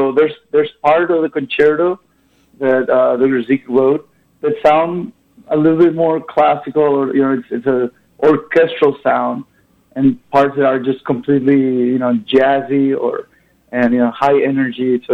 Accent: Paraguay; it kind of harkens back to my region. You know, I'm from Paraguay

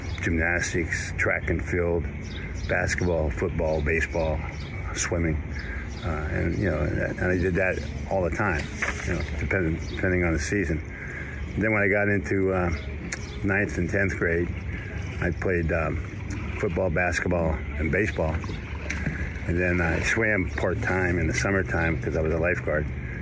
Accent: Butler, Pennsylvania, United States; I grew up in Butler, Pennsylvania, and I was a young man that 7 o'clock in the morning I was out the door.

